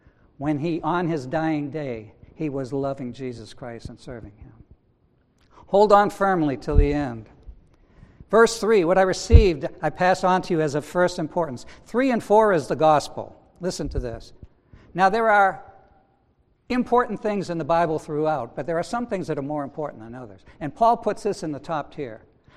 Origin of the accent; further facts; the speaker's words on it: New England, United States; Some might say my English is broken. I'm from New England, so you might pick that up once in a while.